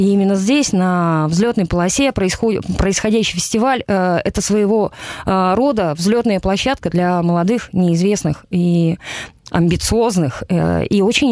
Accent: Perm, Perm Krai, Russia; я сама пермяк, я пермячка, я искренне и трепетно люблю и город, и край

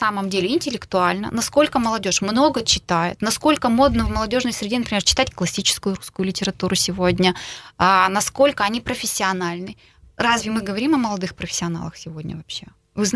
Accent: Kungur, Perm Krai, Russia; now in Perm, Russia; Я сама приехала из Кунгура. Приехала из Кунгура учиться, уже имея образование бухгалтера автотранспорта, с четким намерением получить высшее образование и вернуться в из Перми в Кунгур.

